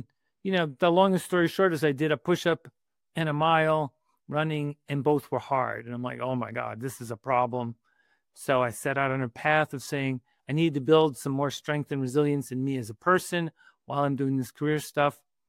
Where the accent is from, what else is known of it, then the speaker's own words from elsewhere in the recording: Bronx, New York, United States; You know, I grew up in the Bronx. I went to school there. The Bronx is a suburb of Manhattan. We wouldn't call it a fancy place.